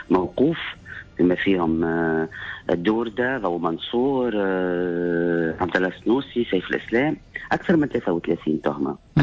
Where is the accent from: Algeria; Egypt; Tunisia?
Tunisia; واحنا بطبيعتنا تونسيين